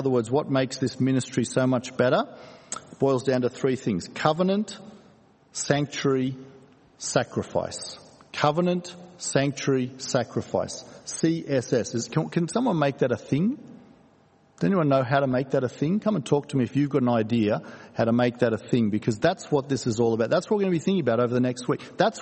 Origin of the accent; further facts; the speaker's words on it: Hong Kong; I grew up in Hong Kong, and for years when I was a kid